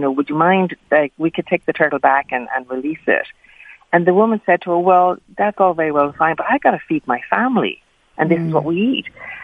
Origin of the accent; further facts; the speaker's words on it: Dublin, Leinster, Ireland; And I grew up actually on Dublin Bay, and I was able to see the sea from my window.